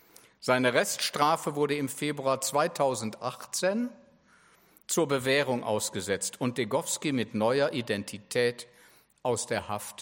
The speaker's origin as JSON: {"language": "German", "town": "Bottrop", "region": "North Rhine-Westphalia", "country": "Germany", "tie": "born or raised there", "said": "Meine Heimatstadt ist Bottrop, die meiner Frau auch. Bottrop liegt bei Essen."}